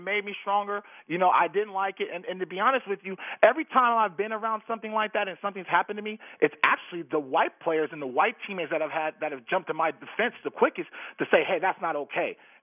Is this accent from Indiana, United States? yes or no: no; Alameda, California, United States; You got to understand, I'm from Alameda, California. I'm from the Bay Area, and I told somebody this yesterday, I didn't experience racism until I got into pro ball.